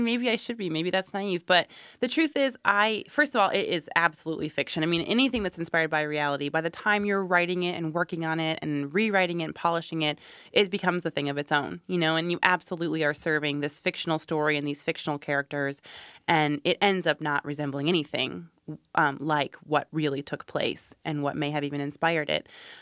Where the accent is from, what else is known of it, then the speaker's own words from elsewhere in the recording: Iowa City, Iowa, United States; I was born and raised in Iowa City, yes, and I live here now.